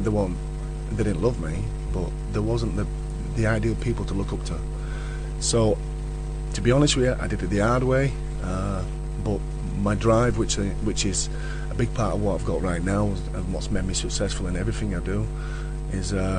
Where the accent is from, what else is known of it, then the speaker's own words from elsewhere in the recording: Dewsbury, Yorkshire and the Humber, United Kingdom; from being a young kid where I grew up on Dewsbury Moor, a lot of the guys didn't have father figures.